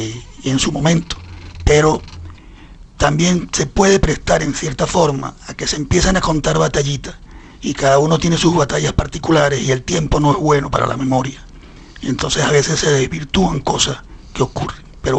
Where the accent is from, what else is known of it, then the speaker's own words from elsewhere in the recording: Bilbao, Basque Country, Spain; y otra que soy de Bilbao